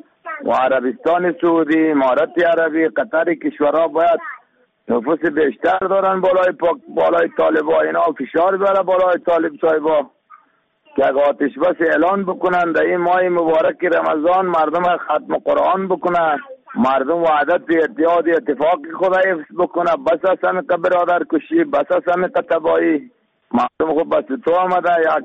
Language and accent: Persian; Afghanistan; ما شما مسلمان هستیم، ما شما افغان هستیم،